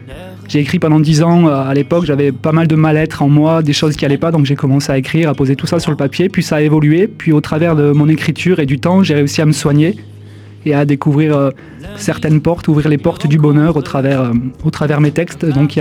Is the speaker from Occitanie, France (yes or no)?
yes; Saint-Affrique, Occitanie, France; born there; now in Coupiac, France; il y aura le 5 avril à Saint-Afrique, ma ville natale, très fier de pouvoir le proposer ici.